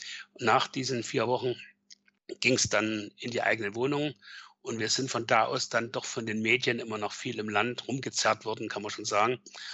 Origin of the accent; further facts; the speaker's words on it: East Germany, Germany; moved away; nach dem Mauerfall, bin ich das erste Mal wieder rübergefahren und konnte meine alte Heimat wiedersehen.